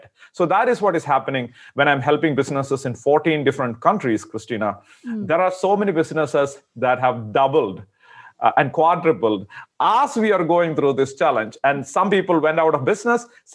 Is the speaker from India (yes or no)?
yes; India; I'm from India originally.